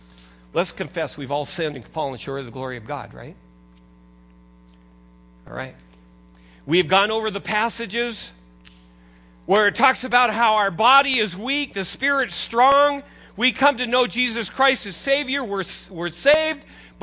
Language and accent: English; United States; I'm an American, and I have certain rights.